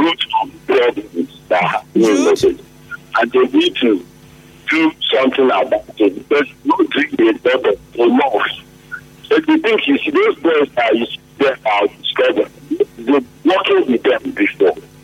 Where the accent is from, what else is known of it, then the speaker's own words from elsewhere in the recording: Obele, Nigeria; I'm from Obele.